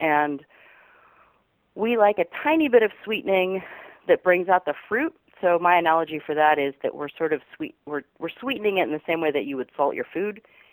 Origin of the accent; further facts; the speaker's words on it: California, United States; I had no idea. I came out from California.